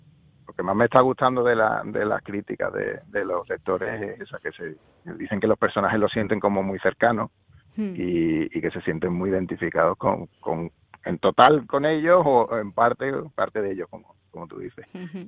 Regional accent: Andalusia, Spain; como buen andaluz

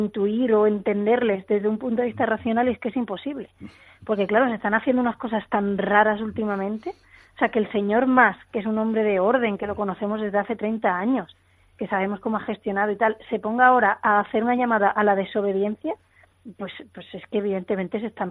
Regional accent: Andalusia, Spain; porque como ustedes saben también soy andaluza

